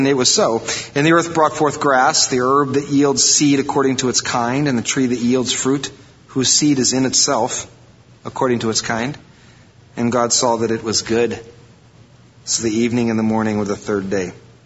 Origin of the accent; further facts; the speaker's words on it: Iowa, United States; And I grew up in Iowa, so, you know, it's kind of corn.